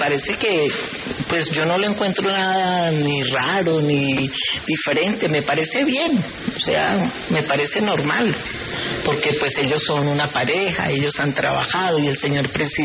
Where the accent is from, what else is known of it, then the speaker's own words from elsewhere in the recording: Colombia; yo como colombiana tengo una responsabilidad